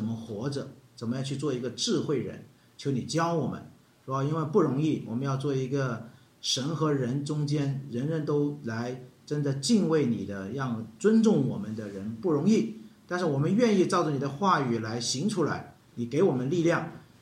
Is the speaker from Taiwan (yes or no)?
no; China; 我们从大陆过来都知道什么叫主观能动性啊